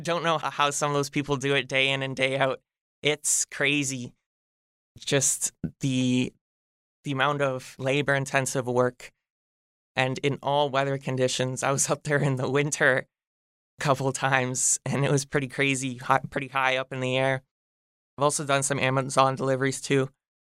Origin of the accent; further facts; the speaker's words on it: Hamilton, Ontario, Canada; I'm as local as it gets. As I said, I was born here in Hamilton. I went to school, elementary and high school, in Ward 5. You know, I've lived in Ward 5 my entire life.